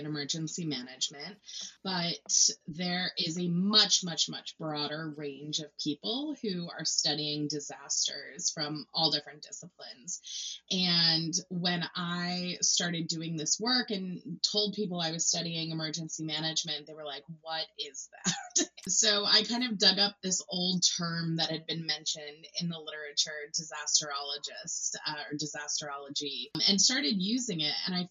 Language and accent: English; Maine, United States; I grew up in Maine. And the worst disaster we really had when I was growing up was like the ice storm of 1997.